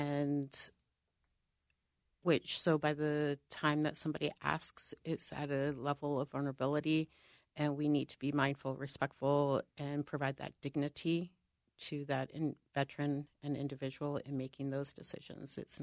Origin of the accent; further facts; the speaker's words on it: Washington, District of Columbia, United States; So I grew up in Washington, D.C., as a youth of a veteran and government employee